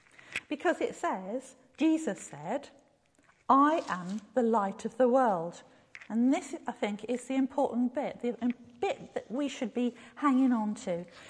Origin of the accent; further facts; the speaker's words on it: South West England, United Kingdom; I'm from Devon, and we've got a word there which isn't a word that we use everywhere, the word dimpsey.